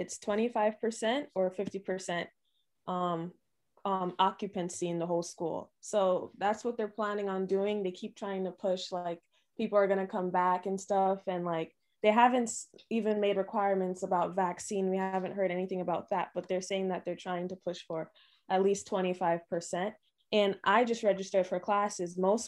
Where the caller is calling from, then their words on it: Westchester, New York, United States; I'm 19 years old and I'm reporting from New York, particularly Westchester, New York.